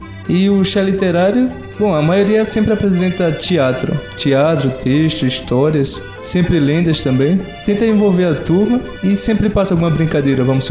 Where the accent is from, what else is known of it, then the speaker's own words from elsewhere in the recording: Maceió, Alagoas, Brazil; Não só por ser um nordestino, vim de Alagoas, Maceió